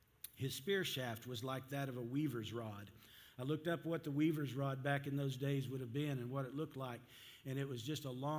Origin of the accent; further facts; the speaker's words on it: Texas, United States; I am a Texan, and we don't talk like they did over there.